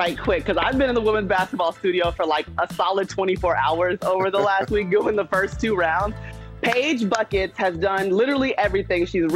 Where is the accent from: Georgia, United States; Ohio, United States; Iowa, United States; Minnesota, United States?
Georgia, United States; Atlanta; because I'm from Atlanta, we're going to start in Atlanta